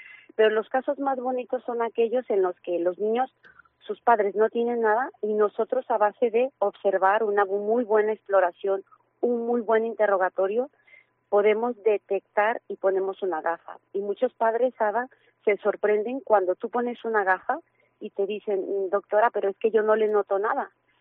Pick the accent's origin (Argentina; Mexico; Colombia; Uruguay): Mexico; moved away as an adult; now in Spain; soy mexicana y vivo en España desde hace 15 años y ejerzo como oftalmóloga en los últimos 10.